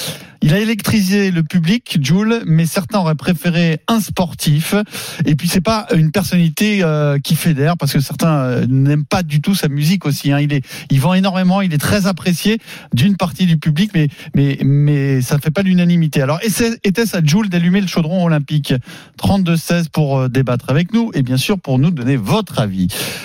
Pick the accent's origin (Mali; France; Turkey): France; Paris, Île-de-France; Ne croyez pas que parce que je suis parisien, je n'aime pas la France.